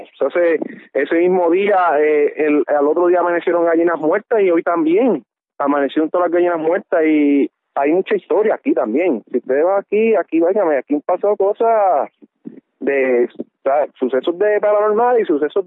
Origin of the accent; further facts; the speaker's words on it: Utuado, Puerto Rico; Nosotros somos de Utuado